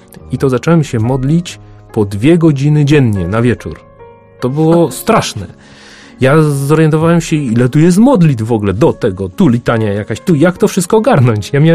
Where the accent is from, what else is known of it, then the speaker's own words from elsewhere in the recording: Gliwice, Silesian Voivodeship, Poland; Ja pochodzę z dzielnicy Gliwic-Sośnica